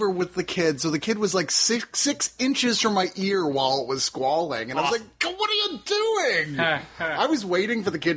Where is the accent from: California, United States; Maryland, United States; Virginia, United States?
Virginia, United States; I'm the one from West Virginia. I mean, Virginia!